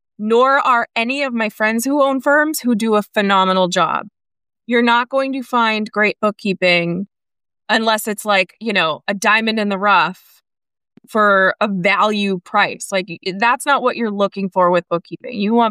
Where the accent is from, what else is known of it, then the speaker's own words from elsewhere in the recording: New England, United States; accent: New England; There's my New England accent coming out.